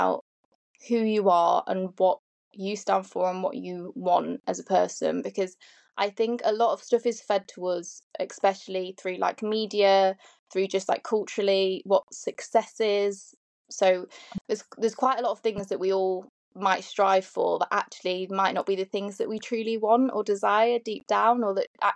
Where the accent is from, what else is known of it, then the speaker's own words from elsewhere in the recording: Lincoln, East Midlands, United Kingdom; It's called the University of Lincoln, and that's where I grew up as well. So it's in my hometown where I grew up. I moved away for a little while. And then I think it made me appreciate my hometown, actually.